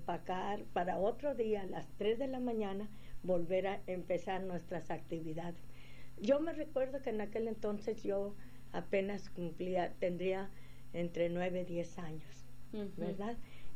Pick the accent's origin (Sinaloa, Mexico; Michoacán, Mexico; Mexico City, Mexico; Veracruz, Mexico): Sinaloa, Mexico; Mazatlán; born there; Yo nací en Mazatlán, Sinaloa, el año febrero 5 de 1926.